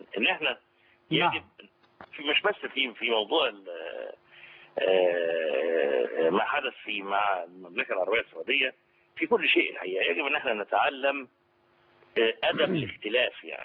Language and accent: Arabic; Egypt; يعني ده نفس اللي بيحصل عندنا في مصر